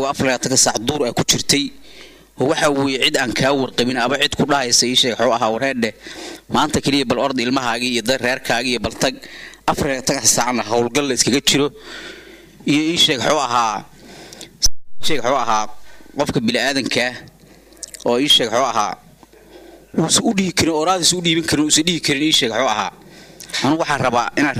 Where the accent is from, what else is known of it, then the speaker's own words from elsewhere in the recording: Mudug, Somalia; born there; afgarashada Al-Shabaab la iga yaqaanaana waa … waxaan ku dhashay Mudug